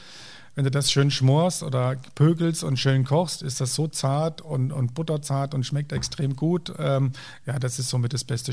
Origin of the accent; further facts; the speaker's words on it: Hesse, Germany; mein Papa wurde gefragt, wo ihr herkommt, da hieß ja, wir kommen aus Fulda. Und dann noch so 30 Kilometer Richtung Moskau oder Richtung Osten, ne? Also da hast du bloß nicht gesagt Rhön, oder ich habe Abitur gemacht in Fulda dann.